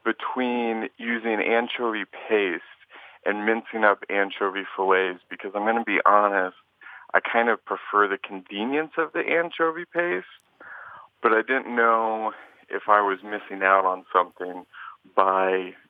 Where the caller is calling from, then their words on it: Burbank, California, United States; Burbank, California.